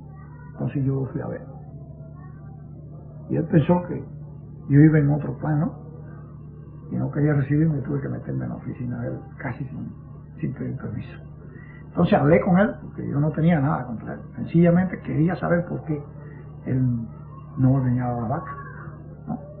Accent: León, Camagüey, Cuba; vine para Camagüey, donde yo soy de León, la provincia de Camagüey, con mi familia.

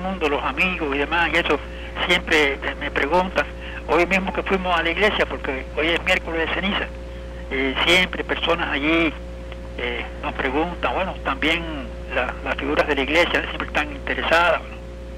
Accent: Cuba; nosotros que somos tan cubanos como ellos y que nos preocupa el país

